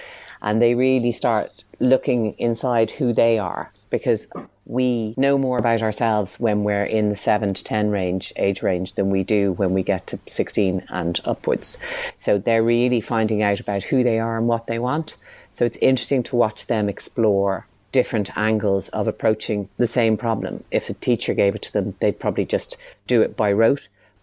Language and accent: English; London, United Kingdom; I'm from London originally